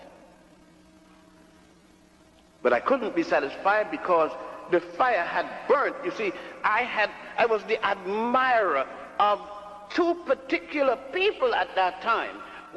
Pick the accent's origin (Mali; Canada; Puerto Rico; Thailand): Puerto Rico; also born or lived in Ethiopia / Virgin Islands / Cuba / Brazil; I was born in Ethiopia, grew up in Puerto Rico, and the Virgin Islands, Cuba, and Brazil.